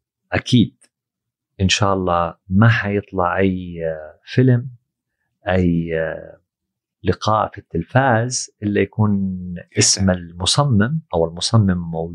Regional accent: Riyadh Province, Saudi Arabia; مستلهمة من المنطقة الوسطى اللي اللي عندنا بالسعودية اللي هي نجد

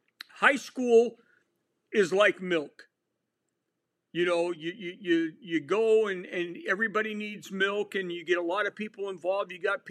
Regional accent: Nevada, United States; now in Indiana, United States; You know, I moved to Indiana in the summer of 2007. And I've got a question for you because I grew up in Nevada

